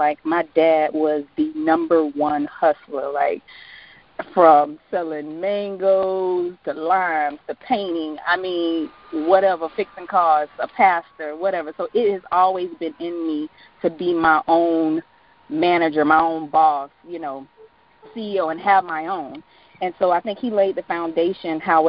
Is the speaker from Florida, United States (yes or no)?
yes; Tallahassee, Florida, United States; Tallahassee native, born and raised on the South Side.